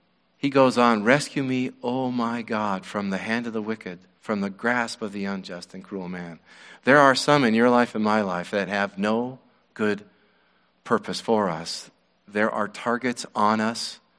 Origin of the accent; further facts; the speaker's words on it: Wyoming, United States; Where I was raised in Wyoming, it's the largest national elk refuge in North America.